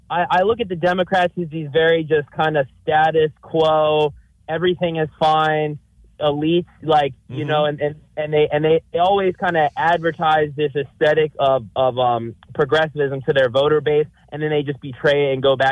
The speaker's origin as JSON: {"language": "English", "town": "Crofton", "region": "Maryland", "country": "United States", "said": "I'm from Crofton, Maryland."}